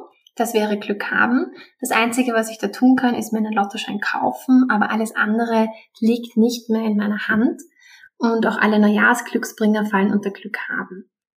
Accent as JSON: {"language": "German", "region": "Vienna", "country": "Austria", "said": "ich komme aus Wien"}